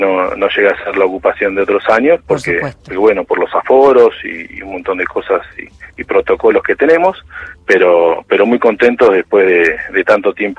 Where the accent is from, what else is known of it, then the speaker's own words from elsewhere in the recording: Carapachay, Buenos Aires Province, Argentina; En Buenos Aires, sí, yo soy de Buenos Aires. Bien. Yo soy de Carapachay, de Vicente López.